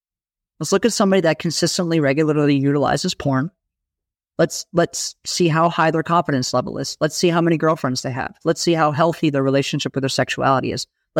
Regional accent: United States; I come from the United States and we are the most hyper-individualistic country on the planet.

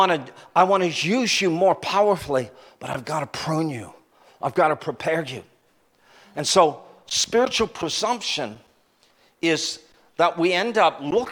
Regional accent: Canada; We come from Canada.

